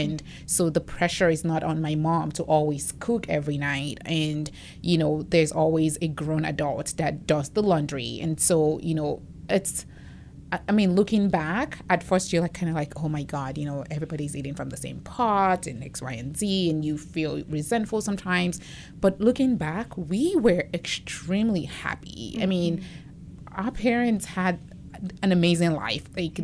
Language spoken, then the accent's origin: English; Nigeria; I'm from Nigeria, as you mm-hmm. know. And one thing about the way I grew up is we actually grew up, we call it a compound.